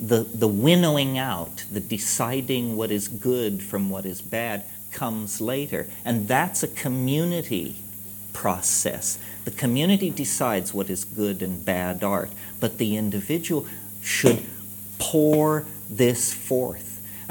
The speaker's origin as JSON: {"language": "English", "country": "Ireland", "said": "I'm Irish. It's a weird thing to be. It's a haunted, twisted people as a people."}